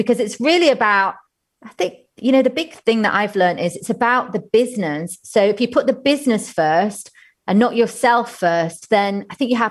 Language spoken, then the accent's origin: English; United Kingdom; being British